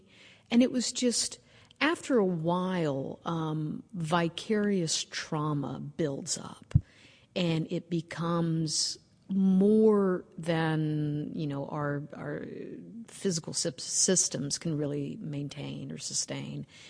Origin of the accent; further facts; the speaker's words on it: the South, United States; Growing up in the South, in part of the Bible Belt, with Southern Baptist, you know, homosexuals were an abomination.